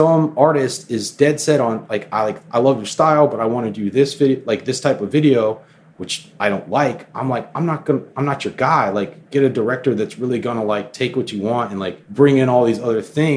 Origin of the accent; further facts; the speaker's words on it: Florida, United States; me growing up in Florida, I just always hated like the trucks going by with like the rebel flags and mudding and all that.